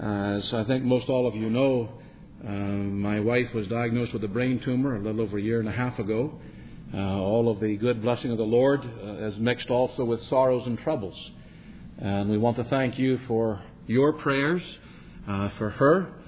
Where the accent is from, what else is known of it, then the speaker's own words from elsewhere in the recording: Columbia, South Carolina, United States; I am from Columbia, South Carolina, the pastor of Covenant Free Presbyterian Church.